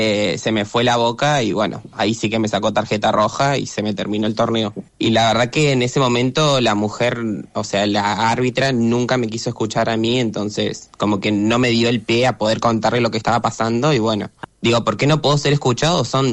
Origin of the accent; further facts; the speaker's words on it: Chubut, Argentina; now in Córdoba, Argentina; soy jugador de hockey hace 15 años, soy de Chubut y estoy viviendo acá en Córdoba.